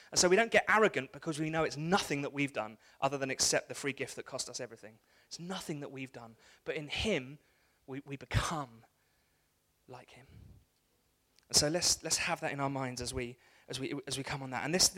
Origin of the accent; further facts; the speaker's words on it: Wembley, London, United Kingdom; Don't worry, I know I'm from Wembley.